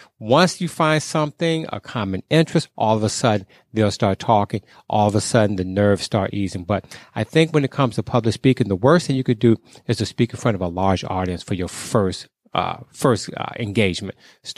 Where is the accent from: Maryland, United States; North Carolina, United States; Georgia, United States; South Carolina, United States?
Maryland, United States; also born or lived in Virginia; So I grew up in Maryland, went to school in Maryland, did all my college in Maryland and Virginia.